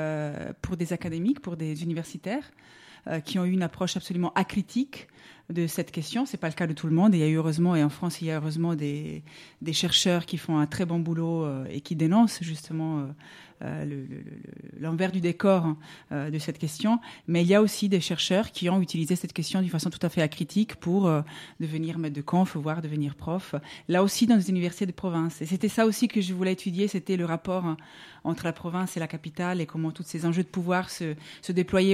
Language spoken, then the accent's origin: French; Italian-speaking Switzerland, Switzerland; born there; moved away as an adult; je suis née en Suisse, donc dans la partie italienne de la Suisse.